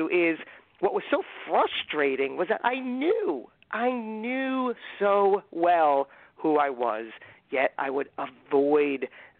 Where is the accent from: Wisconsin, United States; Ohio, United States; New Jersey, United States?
New Jersey, United States; moved away as an adult; also born or lived in New York City; I went on to I auditioned for Montclair State Acting Program here in my home state of New Jersey, got that, and then moved a hop, skip, and a jump to New York City.